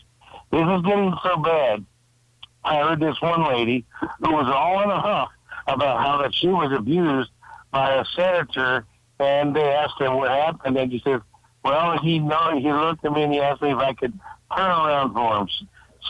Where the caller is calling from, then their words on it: Doolittle, Missouri, United States; from Doolittle.